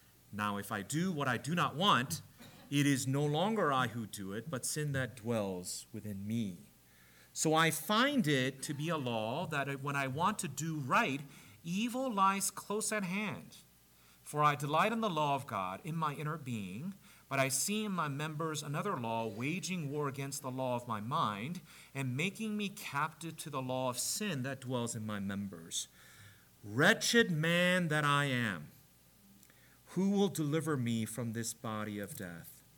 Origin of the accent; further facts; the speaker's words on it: South Korea; when I was growing up in Korea